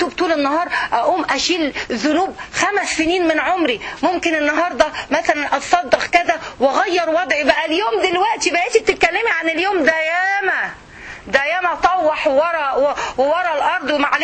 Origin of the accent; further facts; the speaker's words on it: Egypt; now in United States; احنا عندنا في مصر التدخين عالي جدا